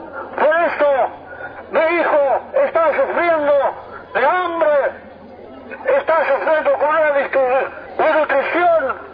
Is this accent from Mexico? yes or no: no; Argentina; Yo, como argentino originario en esta república